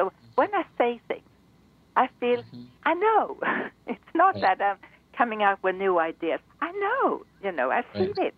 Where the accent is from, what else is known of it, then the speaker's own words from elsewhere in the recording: Sweden; now in United States; I'm also a citizen of Sweden. Okay, that's the one I came from, my origin.